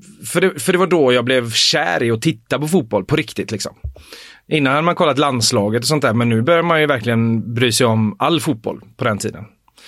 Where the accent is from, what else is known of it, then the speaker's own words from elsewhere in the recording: Älvängen, Västra Götaland County, Sweden; det var ju alltså jag växte upp i Älvängen.